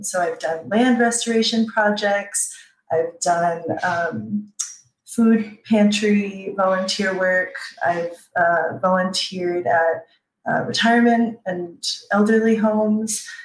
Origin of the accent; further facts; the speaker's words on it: Rhode Island, United States; So I'm originally from Rhode Island. For those that don't know, it's the smallest state in America, and it is the southern part of New England.